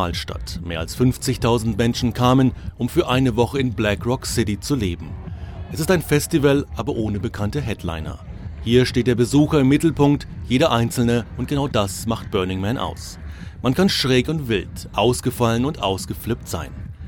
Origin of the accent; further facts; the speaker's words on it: Germany; accent: German; Er erkannte meinen deutschen Akzent und wir unterhielten uns über Deutschland.